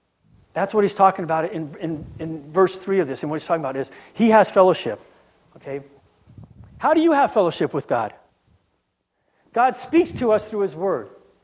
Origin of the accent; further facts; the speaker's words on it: Guam; When we were younger, when we were growing up on Guam, Danny, these might sound familiar.